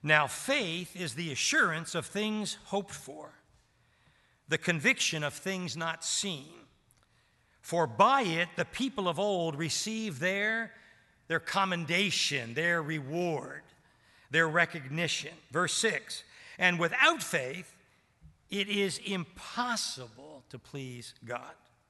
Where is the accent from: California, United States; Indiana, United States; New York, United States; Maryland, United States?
Maryland, United States; Annapolis; I was raised in Annapolis, Maryland. My dad was career Navy, fought in World War II.